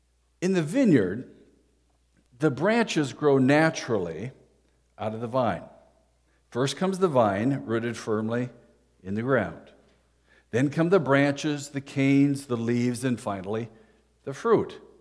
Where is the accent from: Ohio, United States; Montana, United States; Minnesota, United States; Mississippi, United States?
Minnesota, United States; Well, I'm from Minnesota. You have to understand that. I just figured that's the way it was all in California.